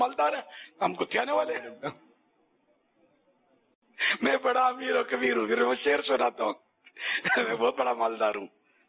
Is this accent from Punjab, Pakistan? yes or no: no; Karachi, Sindh, Pakistan; born there; پیدا تو میں کراچی کا ہوں, پیدائش ہماری میری بھی